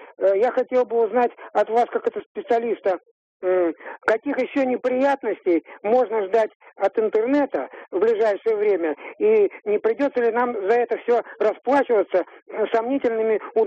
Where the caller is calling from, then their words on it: Saint Petersburg, Russia; я звоню из Санкт-Петербурга.